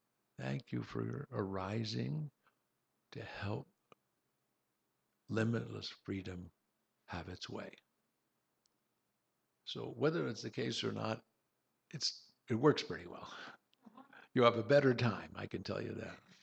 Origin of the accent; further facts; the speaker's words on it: Pakistan; My poetry had already been written, but I had 100% rejections in my home country. When I returned to Pakistan, there was a waiting crowd of some 200 people